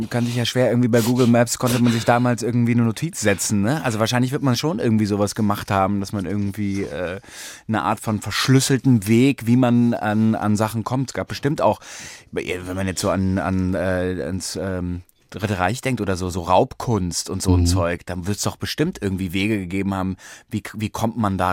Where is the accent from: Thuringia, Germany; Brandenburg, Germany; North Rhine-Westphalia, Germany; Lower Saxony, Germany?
North Rhine-Westphalia, Germany; Bonn; Und deswegen gibt es zu Hause bei uns in Bonn ganz viele Kinderzimmer, die leer stehen.